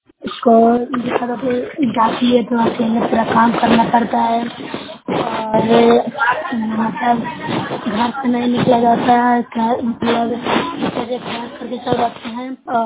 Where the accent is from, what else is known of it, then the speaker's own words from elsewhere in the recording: Barah Khaja, Bihar, India; मैं ग्राम बारह खजा से बोल रही हूँ, जिला नालंदा के निवासी हूँ।